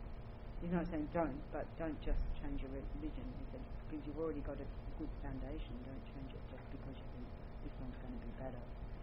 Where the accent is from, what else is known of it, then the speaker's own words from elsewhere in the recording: Newcastle, New South Wales, Australia; yeah, I grew up a Catholic. Mm. Yes, I grew up in Newcastle. And yeah, I grew up Catholic